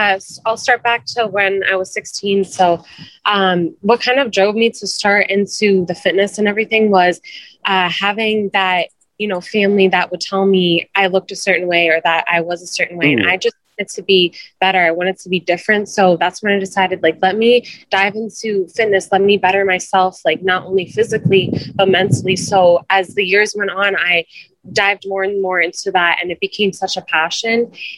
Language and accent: English; Pennsylvania, United States; I'm from Lehigh Valley area, Pennsylvania, Bethlehem, Allentown area.